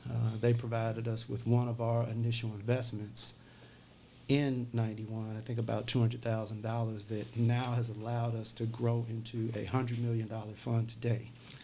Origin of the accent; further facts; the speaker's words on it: Markham, Illinois, United States; born and raised in Markham, went to school out in the south suburbs at Thornwood High School, attended Northern Illinois University, received my master's from Keller Graduate School of Management at DeVry